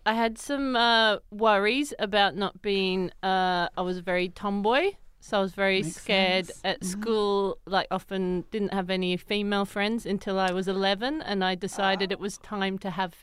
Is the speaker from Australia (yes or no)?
yes; Newcastle, New South Wales, Australia; I grew up in Australia, Newcastle.